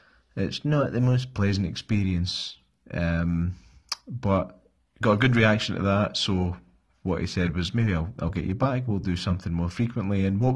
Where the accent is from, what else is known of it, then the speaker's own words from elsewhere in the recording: Scotland, United Kingdom; I'm from Scotland. A movie is a film.